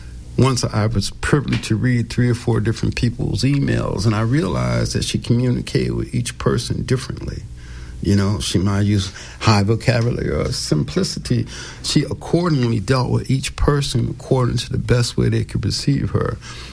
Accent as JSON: {"language": "English", "region": "New York", "country": "United States", "said": "You know, like, I'm from New York, right? Every morning in New York, you get out on every corner, they have these little grocery stores, and they have plexiglass."}